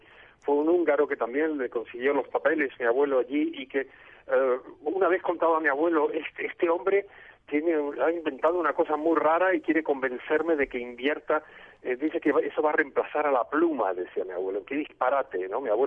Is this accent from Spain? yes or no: no; Argentina; born there; also born or lived in United States / Europe; Yo nací en Argentina, como bien sabes, pero durante 40 años viví prácticamente entre Estados Unidos, como al principio, luego en Europa, y regresé por una temporada.